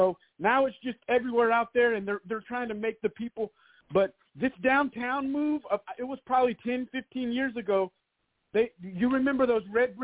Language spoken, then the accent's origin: English; Fort Worth, Texas, United States; I'm from Fort Worth. I was born here and everything.